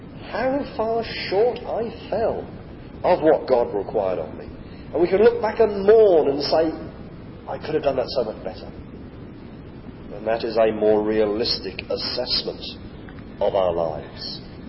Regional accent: Wales, United Kingdom; Well, I'm English. Welsh. I was born in a Christian country. I was christened when I was a few months old. I was brought up to go to Sunday school.

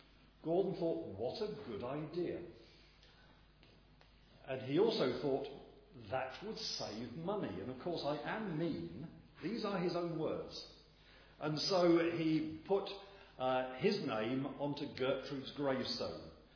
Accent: England, United Kingdom; We don't want that, because we're English.

